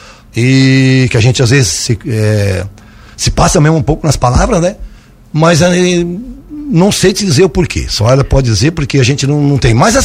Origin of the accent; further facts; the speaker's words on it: Lauro Müller, Santa Catarina, Brazil; eu nasci e me criei em Lauro Miller